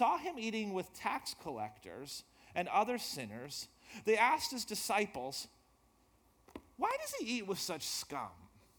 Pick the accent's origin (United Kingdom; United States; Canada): Canada; Edmonton, Alberta; I'm from Edmonton. Our church says hello. We're from West Edmonton Christian Assembly